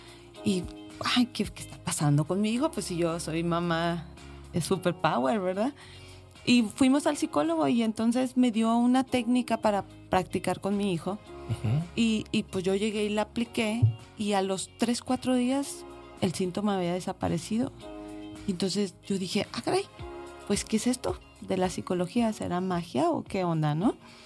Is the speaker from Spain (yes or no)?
no; Torreón, Coahuila, Mexico; moved away as an adult; Yo nací en Torreón, llegué aquí cuando tenía 20 años. De hecho, aquí cumplí 20 años.